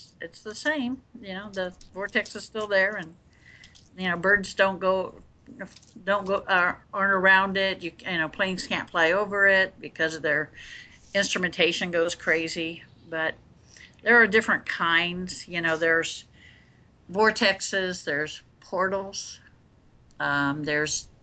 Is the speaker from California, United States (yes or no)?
no; Kansas, United States; now in Oregon City, United States; Yeah, I live up in Oregon City. I live on a farm in a rural Oregon City. But I was raised in Kansas, so I love the heat.